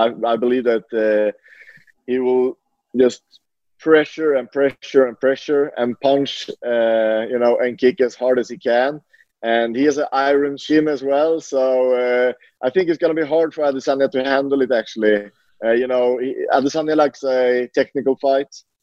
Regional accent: Sweden; moved away as an adult; also born or lived in Norway; I rep both Norway and Sweden. And, you know, I grew up in Sweden. I lived here until I was 20 years old. Then I moved to Norway. So I lived for 12 years in Norway and 20 years in Sweden.

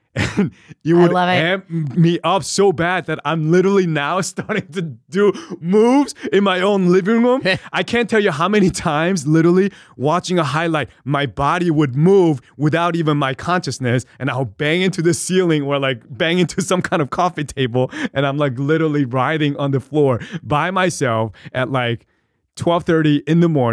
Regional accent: New York, United States; growing up in New York, hip hop was my first love.

